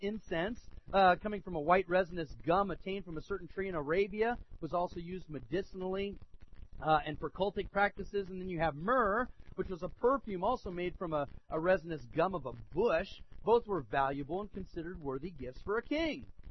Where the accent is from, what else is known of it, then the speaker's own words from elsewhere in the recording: Piedmont, California, United States; growing up in Piedmont near Oakland there